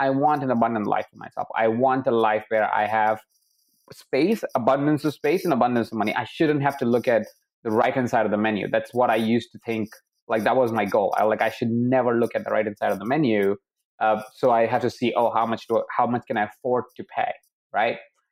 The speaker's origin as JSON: {"language": "English", "town": "Jaipur", "region": "Rajasthan", "country": "India", "tie": "born or raised there", "said": "I was born in Jaipur in a house of 23 people."}